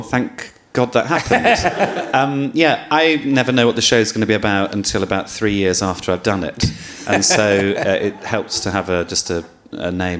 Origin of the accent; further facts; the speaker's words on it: Birmingham, West Midlands, United Kingdom; I'm from Birmingham, but I have no accent or any evidence that I'm from there. But I am from there, and I do love it.